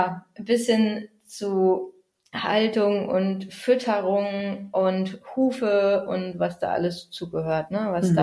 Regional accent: Bad Bentheim, Lower Saxony, Germany; Ja, ich komme aus Bad Bentheim, da wohne ich derzeit an der niederländischen Grenze direkt.

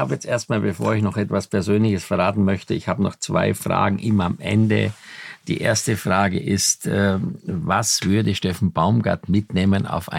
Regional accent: Styria, Austria; mit meinem Heimatland der Steiermark

